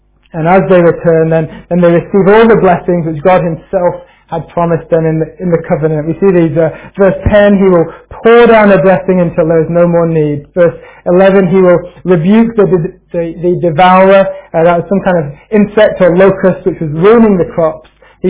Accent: United Kingdom; We don't really like to talk about that because we're awfully British.

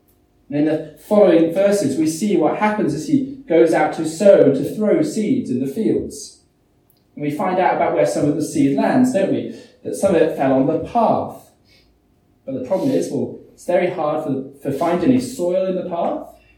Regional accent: England, United Kingdom; So growing up in England, we would usually have these things called harvest services

